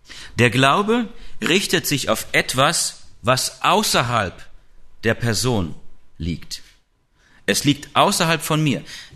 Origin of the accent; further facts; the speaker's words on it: Eifel, Germany; wir kommen ja ursprünglich aus der Eifel